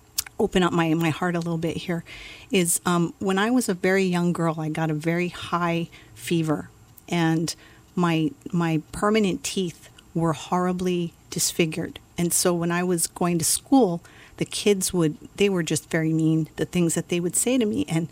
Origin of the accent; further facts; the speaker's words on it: Hawaii, United States; And being Haole, growing up in Hawaii, that was back in the days when people would actually fear going to school on the last day of school